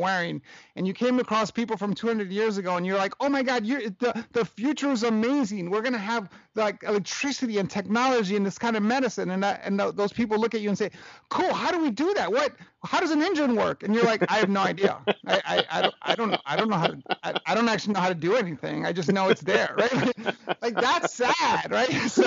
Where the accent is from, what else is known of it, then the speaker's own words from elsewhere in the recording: New York City, New York, United States; I'm a product of a single mother growing up in Hell's Kitchen, New York.